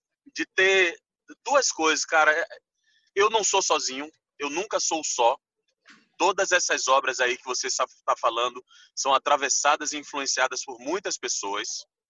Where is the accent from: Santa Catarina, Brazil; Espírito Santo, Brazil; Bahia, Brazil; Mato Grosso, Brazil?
Bahia, Brazil; Como baiano, eu acho importante falar.